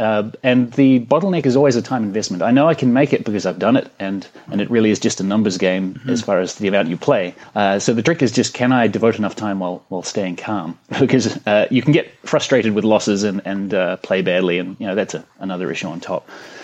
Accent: New Zealand; now in Australia; As a New Zealander living in Australia, New Zealanders generally are very self-conscious as it is.

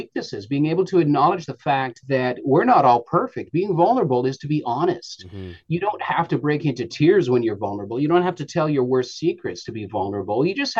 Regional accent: British Columbia, Canada; I grew up in the Okanagan, and we followed the fruit as it went through the summertime.

